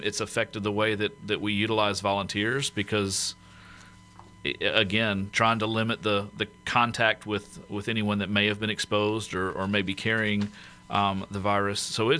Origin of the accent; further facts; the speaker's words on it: Georgia, United States; also born or lived in South Carolina; I'm originally from Georgia. Well, actually originally from South Carolina, but grew up in Georgia.